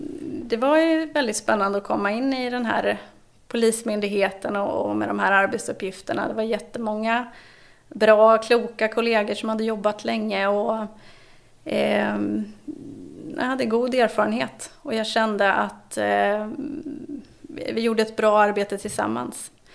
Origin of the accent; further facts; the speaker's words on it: Sweden; de östra regionerna där av Sverige är ju min hemort.